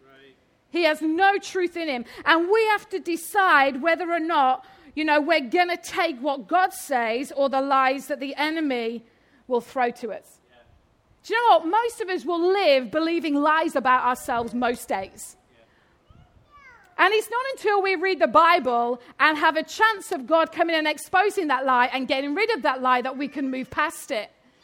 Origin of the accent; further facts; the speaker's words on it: Yorkshire and the Humber, United Kingdom; accent: Yorkshire; I was absolutely useless in school at languages because I'm a Yorkshire lass. In fact, my native tongue is not really just English, it's Yorkshire.